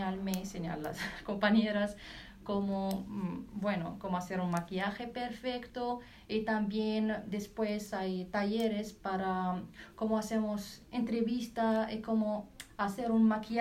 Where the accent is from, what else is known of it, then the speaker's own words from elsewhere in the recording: Morocco; Spanish is a second language; now in Madrid, Spain; Soy de Marruecos.